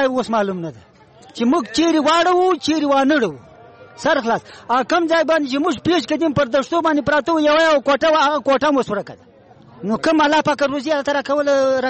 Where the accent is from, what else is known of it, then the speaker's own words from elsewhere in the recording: Afghanistan; now in Pakistan; اوس 15 شپته کال از ما عمر دی یو ز په کور کې یو افغان يم